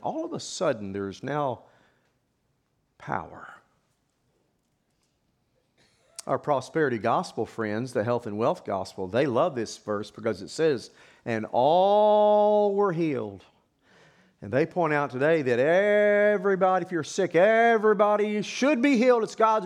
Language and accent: English; Oklahoma, United States; Whenever I was a boy growing up in Oklahoma, I remember